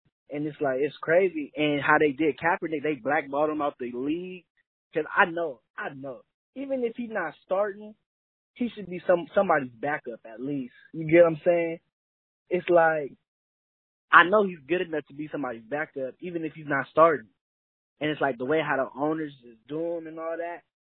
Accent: San Diego, California, United States; I'm from San Diego, California. I attend California Polytechnic University of Pomona.

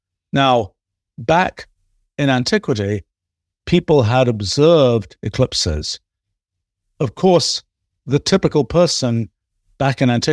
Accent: England, United Kingdom; I was growing up in England in the 1960s.

